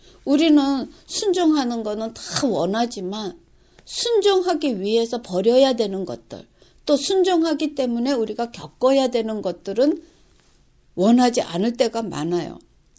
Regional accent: South Korea; now in United States; 우리는 지금 한국에서 태어나서 한국에서 살다가 미국으로 이민 왔고 또 일본에서 지금 사는 외국인들 아니 세상에 지금 많이 각국에 퍼져 있는 우리 한국 사람들 참 많습니다.

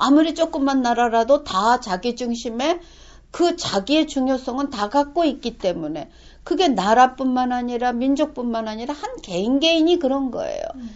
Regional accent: South Korea; also born or lived in Japan; 제가 이제 한국에서 태어나서 자라면서 한국에 해 뜨는 나라였어요. 그렇게 자랐는데 일본에 가서 살다 보니까

